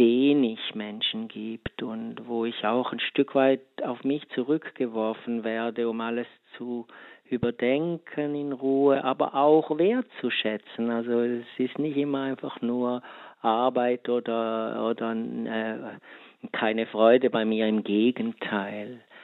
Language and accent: German; Switzerland; ich komme aus der Schweiz